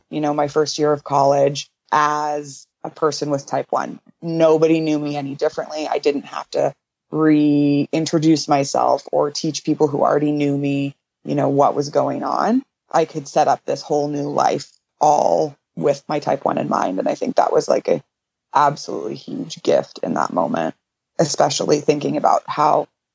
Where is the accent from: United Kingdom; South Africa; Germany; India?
India; Well, because I grew up in India, I was always exposed to yoga.